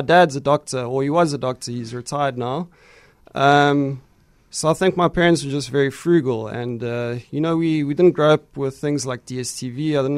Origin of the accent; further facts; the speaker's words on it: Johannesburg, Gauteng, South Africa; In Joburg.